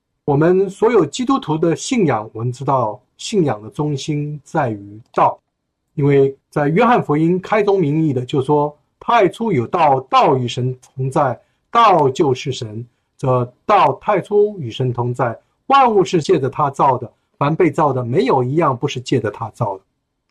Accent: China; 哎，我们中国人，这是纯粹的笑话

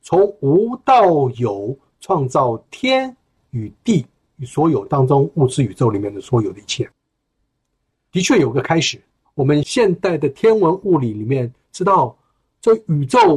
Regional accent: China; 哎，我们中国人，这是纯粹的笑话

